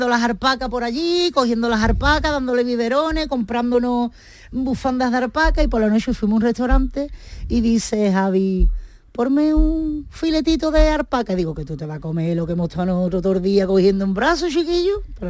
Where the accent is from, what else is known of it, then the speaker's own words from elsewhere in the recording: Cádiz, Andalusia, Spain; yo soy una gaditana del barrio de la Viña, de la Plaza Pinto, que es la Viña Profunda.